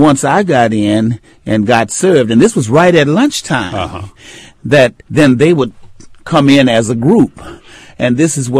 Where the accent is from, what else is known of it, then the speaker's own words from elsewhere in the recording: New Orleans, Louisiana, United States; And, of course, I am a Creole from New Orleans, Louisiana.